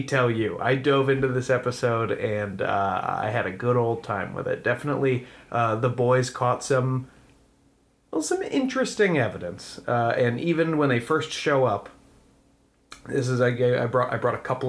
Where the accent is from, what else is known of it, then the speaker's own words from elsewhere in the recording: Stratford, Connecticut, United States; So then our friends, the Ghost Adventurers, they head to Stratford, my hometown, to talk to John Zaffis.